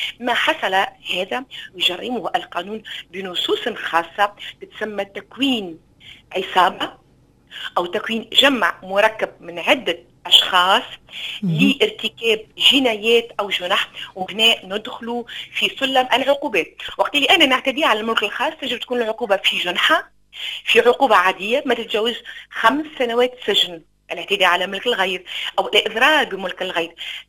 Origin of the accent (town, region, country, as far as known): Tunisia